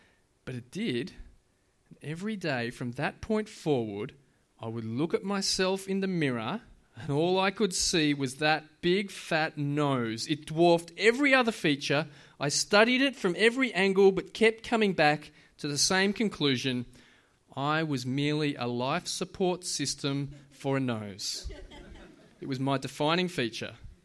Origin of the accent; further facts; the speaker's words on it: Australia; And as an Aussie, I get it.